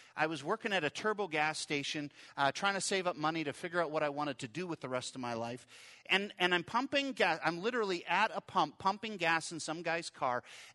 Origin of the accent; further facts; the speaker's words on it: Regina, Saskatchewan, Canada; See, when I was growing up in Regina, we drove by once the Canadian Bible College where I ended up going